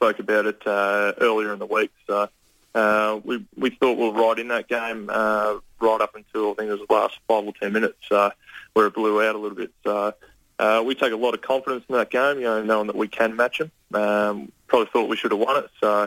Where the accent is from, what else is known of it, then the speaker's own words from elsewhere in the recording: Victoria, Australia; I'm from Victoria